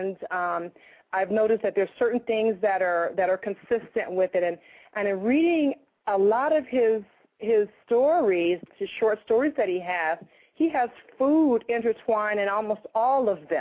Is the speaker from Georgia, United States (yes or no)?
yes; Georgia, United States; I'm from Georgia, so first I want to say there, we do have apple trees and pear trees.